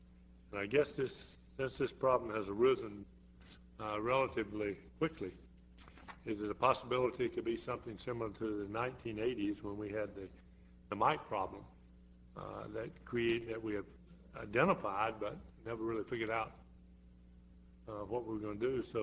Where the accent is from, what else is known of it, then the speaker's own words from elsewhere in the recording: North Carolina, United States; You know, my home state of North Carolina, we have always grown some fruits and vegetables